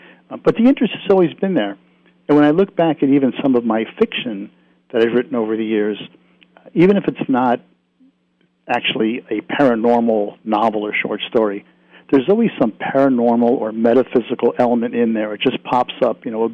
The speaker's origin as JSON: {"language": "English", "region": "Connecticut", "country": "United States", "tie": "born or raised there", "said": "I grew up back in New England in Connecticut, and I was always interested in not only the history of that location and the people, but the sort of the folklore and the tales."}